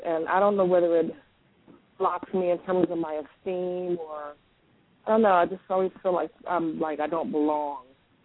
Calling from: Philadelphia, Pennsylvania, United States; I'm calling from Philadelphia. How are you?

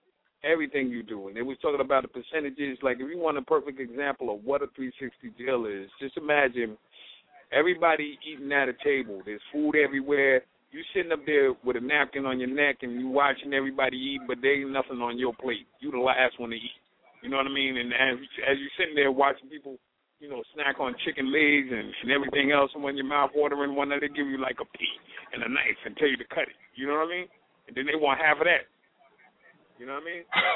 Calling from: Baltimore, Maryland, United States; Yeah, I'm calling in right now from Baltimore, Maryland.

